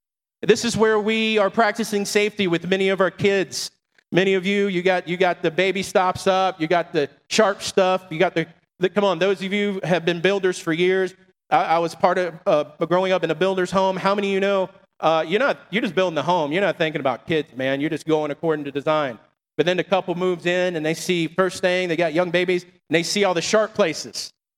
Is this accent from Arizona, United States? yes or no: no; Florida, United States; growing up where I grew up in Florida, we had to be at the bus stop at like 6:30 in the morning to be at school by 8